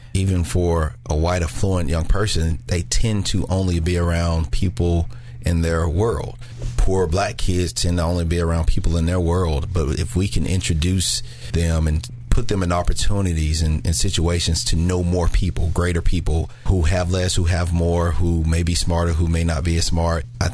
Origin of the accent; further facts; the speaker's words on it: Hughes, United States; So I grew up in a mixed family.